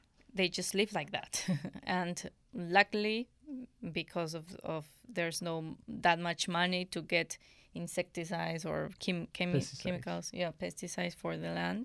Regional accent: Cusco, Peru; English is a second language; It's like, we are from Peru, from where? Machu Picchu? Oh, yeah, yeah.

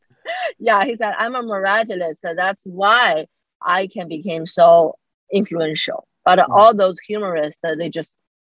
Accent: China; I think I grew up in China, and so I was, you know, growing up with this Confucius mentality

